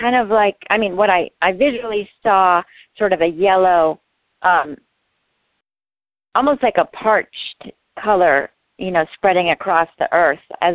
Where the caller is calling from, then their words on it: Hilton Head, South Carolina, United States; Hey, I am calling from Hilton Head, South Carolina.